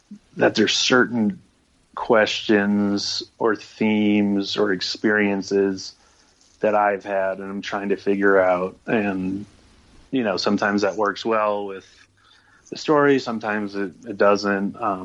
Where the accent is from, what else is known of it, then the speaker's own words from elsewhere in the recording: Minnesota, United States; moved away as an adult; So I moved out from Minnesota to Fort Collins and went to school there.